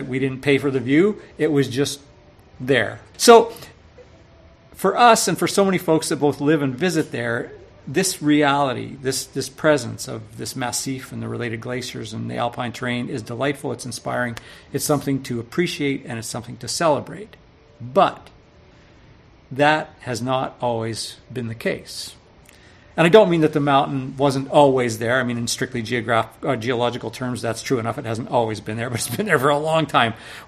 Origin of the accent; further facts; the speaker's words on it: Canada; As a Canadian, I've spent a fair bit of time in our own majestic mountains